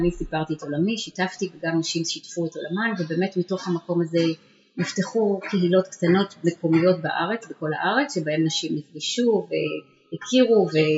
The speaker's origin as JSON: {"language": "Hebrew", "town": "Haifa", "region": "Haifa District", "country": "Israel", "tie": "born or raised there", "said": "עזבתי את תל אביב שבה גרתי במשך שנה ולפני זה במקומות אחרים, ובחרתי לחיות קרוב להוריי בחיפה שהיא עיר הולדתי"}